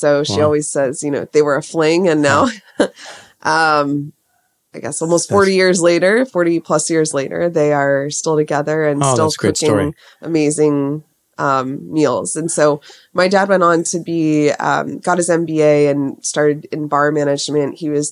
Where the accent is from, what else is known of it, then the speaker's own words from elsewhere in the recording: Pennsylvania, United States; My path to beer is a little circuitous. I grew up in Pennsylvania, but both my parents are New Yorkers, and they both worked in hospitality when they were in their 20s and 30s.